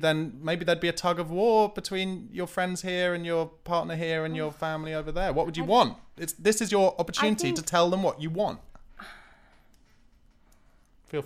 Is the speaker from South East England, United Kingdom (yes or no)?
yes; South East England, United Kingdom; but I grew up in Surrey, so I'm only like half an hour away from home